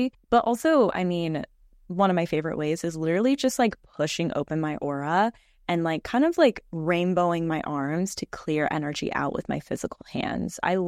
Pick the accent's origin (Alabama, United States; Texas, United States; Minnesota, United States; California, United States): California, United States; Palm Springs; also born or lived in Los Angeles / Orange County; now in Seattle, United States; so I grew up in California, grew up in like Palm Springs, lived in LA, Orange County, that whole Southern California. And then we just randomly moved in 2020 up to Seattle